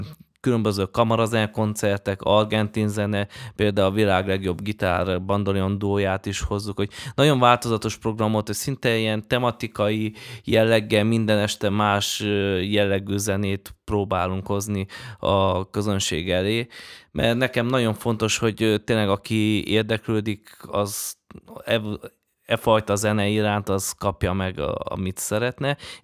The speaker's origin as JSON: {"language": "Hungarian", "town": "Odorheiu Secuiesc", "region": "Harghita", "country": "Romania", "said": "akkor eldöntöttük, hogy hozzuk el Székelyudvarhelyre is, mivel Székelyudvarhelyről származok"}